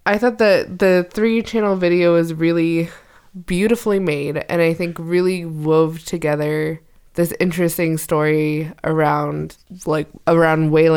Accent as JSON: {"language": "English", "town": "San Jose", "region": "California", "country": "United States", "tie": "born or raised there", "said": "Yeah, sure was. So grew up in the heart of that culture."}